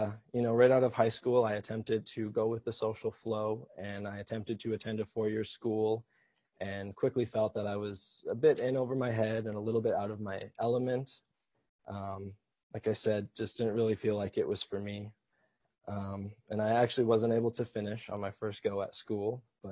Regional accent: Bemidji, Minnesota, United States; But I grew up about 40 miles south of the reservation in a small lakeside town of Bemidji, Minnesota. Although I was born and raised in Bemidji

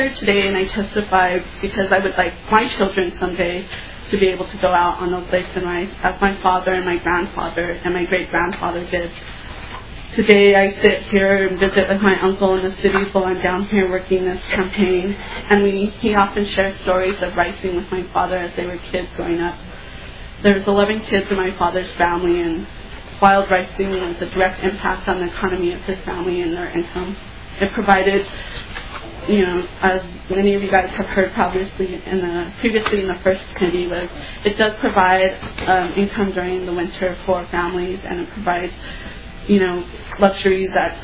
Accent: New Mexico, United States; I did not have the luxury of growing up here in Minnesota. I grew up in New Mexico. But my family traveled back every year and to visit our family at White Earth.

